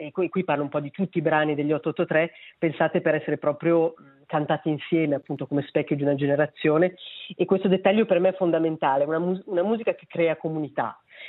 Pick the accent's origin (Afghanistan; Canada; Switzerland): Switzerland; Mendrisio, Ticino; Io sono nata a Mendrisio, sono cresciuta insomma vicino alla frontiera, tra Chiasso, Morbio Inferiore